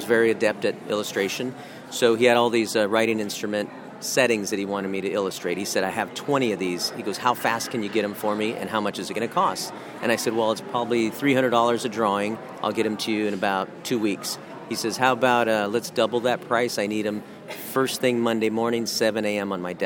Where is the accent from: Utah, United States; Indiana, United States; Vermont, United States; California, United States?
California, United States; Los Angeles; And in my history, growing up in Los Angeles in a rough area, I was really exposed to a lot of artwork